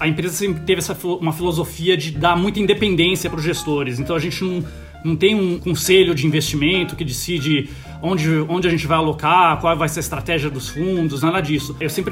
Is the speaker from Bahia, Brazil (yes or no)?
no; São Paulo, Brazil; also born or lived in London, United Kingdom; Eu sou de São Paulo, né? Nasci em São Paulo. Meu pai trabalhava para uma empresa de petróleo e a gente foi morar na Inglaterra, foi morar em Londres quando eu era muito pequeno, né? E quando a gente voltou pro Brasil